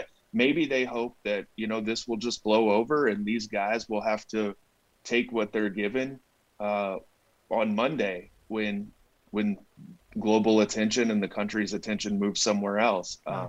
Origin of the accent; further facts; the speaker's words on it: Louisville, Kentucky, United States; I grew up in Louisville. I'm a horse racing fan.